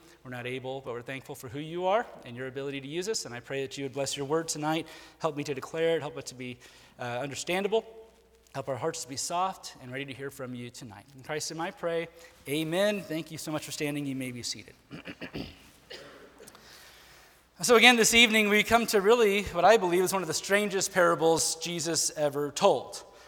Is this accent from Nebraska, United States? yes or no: yes; Nebraska, United States; So I'm from Nebraska, so we've got corn and beans, all right?